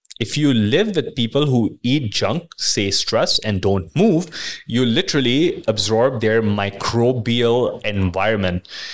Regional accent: India; because I'm from India

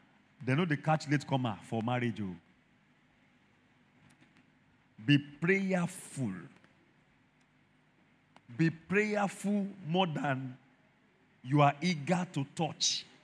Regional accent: Mokola, Oyo, Nigeria; I grew up in Mokola. My father trained me to be prim and proper. Same with my mother. Be prim and proper. We didn't have money, but we had a very decent upbringing.

